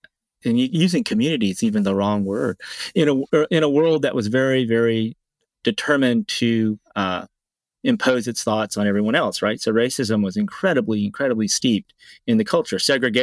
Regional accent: Dothan, Alabama, United States; born there; And so I was born in Dothan, Alabama in 1965.

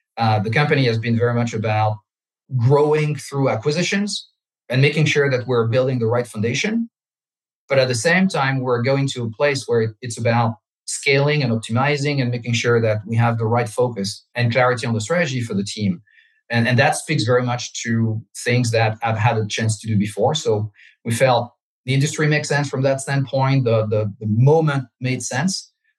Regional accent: France; I'm French. I grew up in France.

